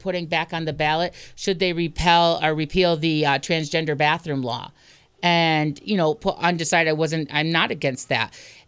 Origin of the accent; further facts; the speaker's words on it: Pittsfield, Massachusetts, United States; I'm from Pittsfield. I was born and raised in Pittsfield. My father taught at Monument. My mother worked at St. Joe. I've lived here all my life